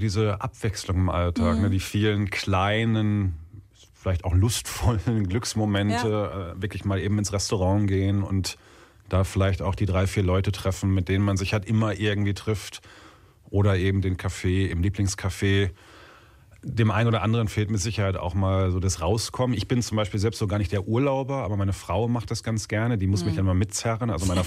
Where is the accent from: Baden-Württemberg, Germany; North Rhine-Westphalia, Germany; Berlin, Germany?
North Rhine-Westphalia, Germany; Hamm; ich komme aus Hamm